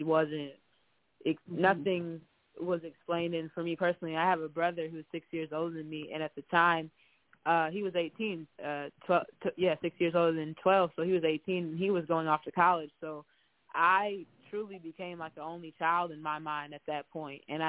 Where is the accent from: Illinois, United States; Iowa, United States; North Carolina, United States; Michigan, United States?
Michigan, United States; Detroit; just growing up in Detroit and spending a lot of time in Detroit as a kid back and forth.